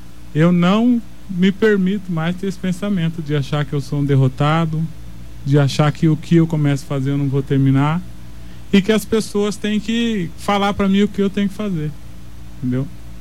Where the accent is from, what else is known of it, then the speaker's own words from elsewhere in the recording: Dourados, Mato Grosso do Sul, Brazil; Sou de Dourados.